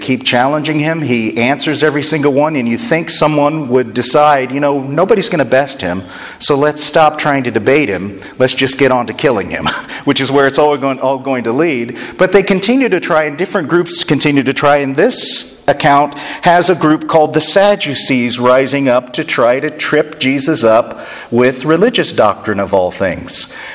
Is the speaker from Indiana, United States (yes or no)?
yes; Indiana, United States; So I'm from Indiana, and yeah, Indiana was the land of paradise, right?